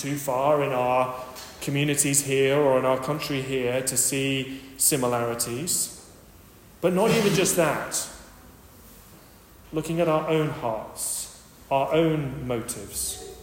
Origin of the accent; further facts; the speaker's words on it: Sheffield, Yorkshire and the Humber, United Kingdom; It's a prayer that I remember growing up in Sheffield.